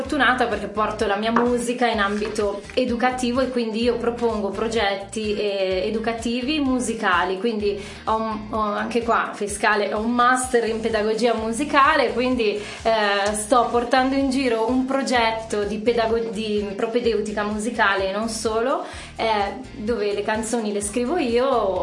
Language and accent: Italian; Rho, Lombardy, Italy; Io arrivo da Rho. Ecco, sono di Rho.